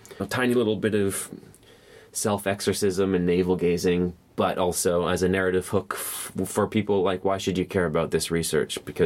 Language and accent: English; Canada; now in United Kingdom; I'm a Canadian ex-Christian living in the UK as a non-Christian.